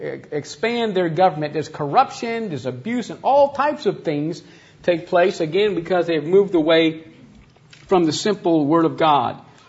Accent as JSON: {"language": "English", "region": "Northeast", "country": "United States", "tie": "born or raised there", "said": "as I was taught growing up in the Northeast."}